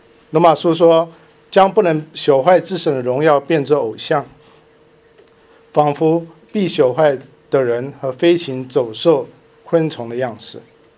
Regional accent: China; now in United States; 我们中国教会应该在这方面能够发挥我们的特质。我们中国人重视关系，我们中国人重视人跟人之间的相处

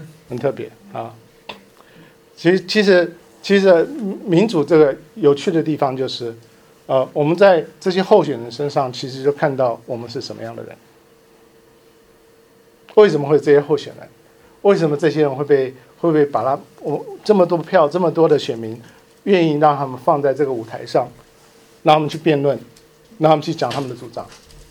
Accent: China; now in United States; 我们中国教会应该在这方面能够发挥我们的特质。我们中国人重视关系，我们中国人重视人跟人之间的相处

